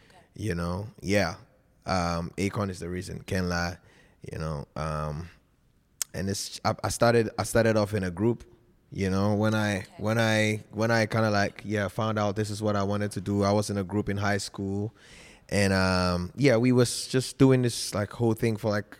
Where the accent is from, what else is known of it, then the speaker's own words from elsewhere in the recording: Volta, Ghana; Because I come from the Volta region, which is Aplau. We share border with, like, Togo.